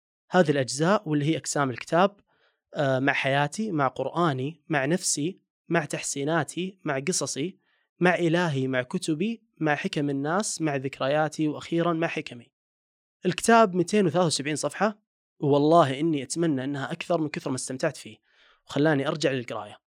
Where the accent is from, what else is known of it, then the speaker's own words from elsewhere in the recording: Riyadh, Riyadh Province, Saudi Arabia; now in Al-Ahsa, Saudi Arabia; مهندس أمن وسلامة، نشأت وتربيت بالرياض، لكن بحكم عملي بأرامكو صرت من سكان الحسا.